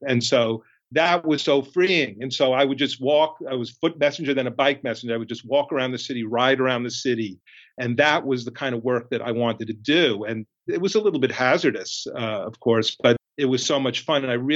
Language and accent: English; Queens, New York, United States; So I grew up in Queens in an apartment building. I mean, it was very Woody Allen-esque, actually